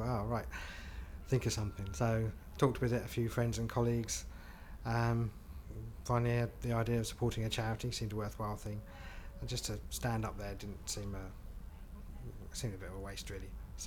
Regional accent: Andover, South East England, United Kingdom; I'm 40 years old, and I come from Andover in Hampshire.

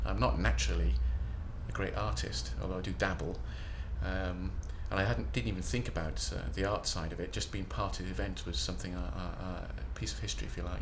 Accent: Cardiff, Wales, United Kingdom; now in England; I was born in Cardiff, brought up in Wales as a Welsh person. Currently live in England

